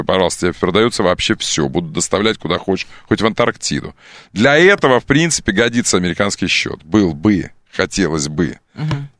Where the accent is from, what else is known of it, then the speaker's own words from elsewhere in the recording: Tyumen, Tyumen Oblast, Russia; Тюмень — столица деревень, а я из Тюмени